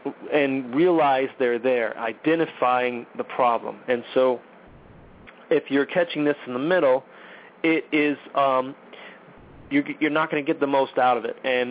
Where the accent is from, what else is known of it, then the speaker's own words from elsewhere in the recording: United States; born there; I'm American. I'm born in this country. That's where I was born.